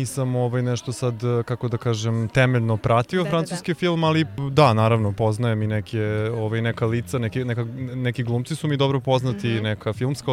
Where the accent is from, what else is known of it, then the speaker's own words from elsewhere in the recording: Belgrade, Serbia; iz Beograda sam, po struci sam scenograf, radio sam dugo pre svega u pozorištu, ali nešto malo i na filmu.